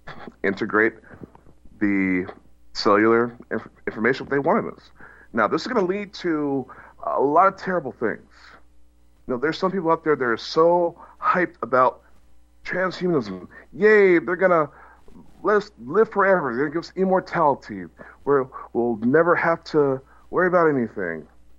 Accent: Texas, United States; moved away; I'm originally a Texan, born in Texas. I lived there for quite some time before moving out of the country.

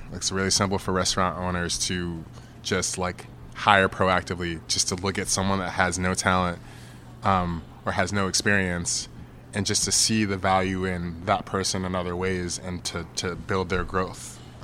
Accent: New York, United States; And also, I'm from New York.

